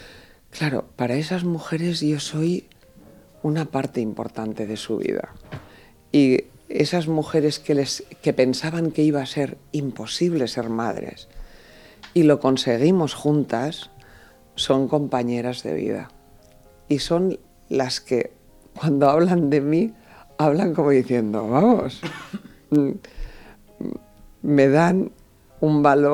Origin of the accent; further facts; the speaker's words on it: Peñíscola, Valencian Community, Spain; Vivíamos en un pueblo, yo soy de Peñíscola, mi pueblo era pequeñito